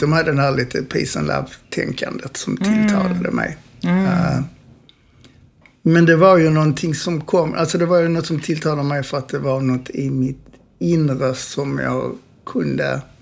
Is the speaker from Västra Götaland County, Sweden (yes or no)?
no; Eslöv, Skåne, Sweden; Jag växte upp tillsammans, jag föddes i Eslöv.